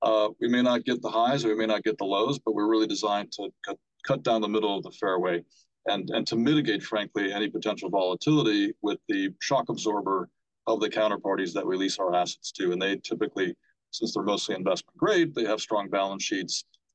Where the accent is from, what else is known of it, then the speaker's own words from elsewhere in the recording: London, United Kingdom; I grew up in London